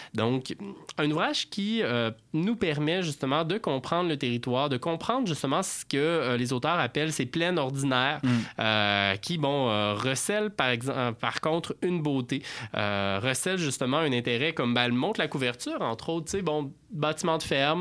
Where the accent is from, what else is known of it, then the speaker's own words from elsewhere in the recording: Saint-Nicolas, Quebec, Canada; Moi, je viens de Saint-Nicolas sur la rive sud.